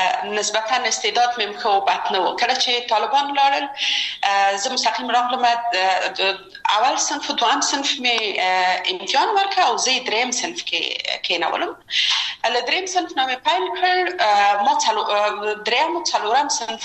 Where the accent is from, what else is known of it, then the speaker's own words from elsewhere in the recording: Kabul, Afghanistan; زه اصلا د میدان وردګو ولایت یم او په کابل کې بیا زیږیدلی یم. په کابل کې زیږیدلی یم، په کابل کې لوی شوم، په کابل کې مې درسونه وویل